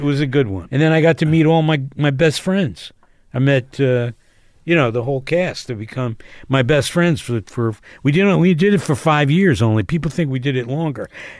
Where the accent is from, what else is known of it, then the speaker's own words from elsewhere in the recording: Asbury Park, New Jersey, United States; He's from Manasquan. I'm from Asbury.